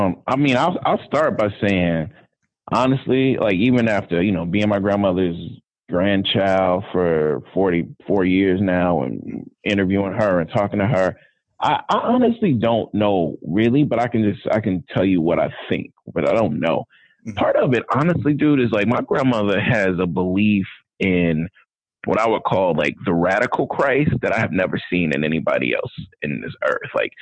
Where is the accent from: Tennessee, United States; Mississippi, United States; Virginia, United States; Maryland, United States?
Mississippi, United States; Jackson; I'm from Jackson particularly, and real talk, like what Jackson is doing in the world right now, attempting to do in the world right now, is amazing.